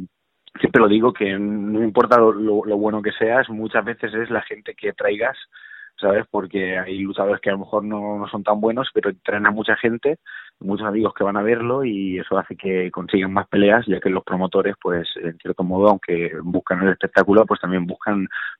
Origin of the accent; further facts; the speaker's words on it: Almansa, Castilla-La Mancha, Spain; ganar allí en mi pueblo yo creo que fue el mejor día de mi vida